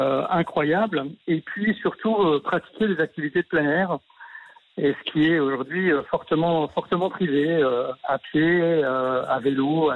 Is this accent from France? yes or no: yes; Grand Est, France; Ici, chez nous, en Alsace, on le conjugue.